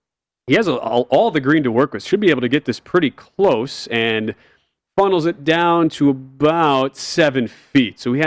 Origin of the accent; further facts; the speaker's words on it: Milwaukee, Wisconsin, United States; because the Milwaukee Bucks, my hometown team, in a game 7 against the Brooklyn Nets.